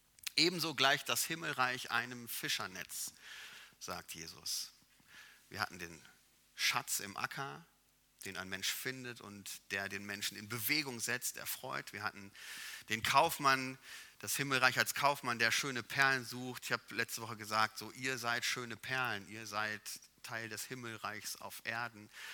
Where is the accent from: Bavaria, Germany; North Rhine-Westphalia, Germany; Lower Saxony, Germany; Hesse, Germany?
North Rhine-Westphalia, Germany; wie ich als Ostwestfale sagen würde